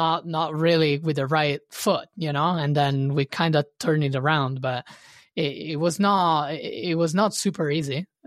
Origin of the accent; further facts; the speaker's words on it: Trieste, Friuli-Venezia Giulia, Italy; I had an opportunity with the owner in my hometown in Trieste to become the skipper